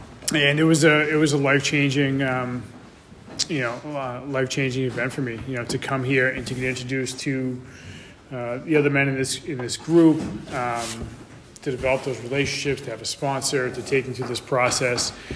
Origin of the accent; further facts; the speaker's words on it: New Hampshire, United States; now in Cape Cod, United States; When I'm originally from New Hampshire, when I came down to when I came to the Cape